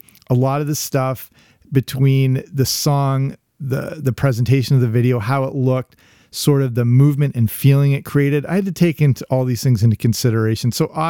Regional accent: England, United Kingdom; also born or lived in Canada; I grew up in England, between Canada and England. So as many of my childhood memories are based in England as they are in North America.

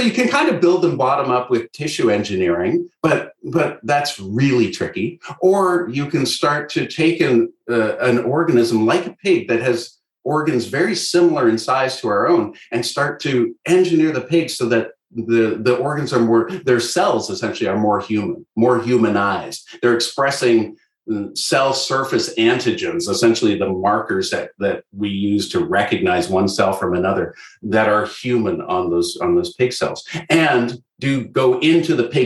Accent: Canada; I'm Canadian.

